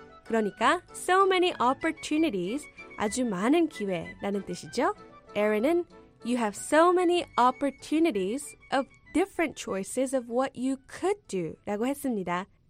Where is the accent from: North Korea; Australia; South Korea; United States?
United States; 미국에서 자란 제가 봐도 미국은 역시 기회의 땅이라는 생각이 듭니다.